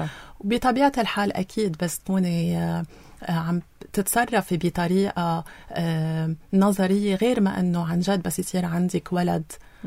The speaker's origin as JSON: {"language": "Arabic", "town": "Beirut", "region": "Beirut Governorate", "country": "Lebanon", "tie": "born or raised there", "said": "أوكي، أول شيء أنا ربيت ببيروت، ربيت مع خيي."}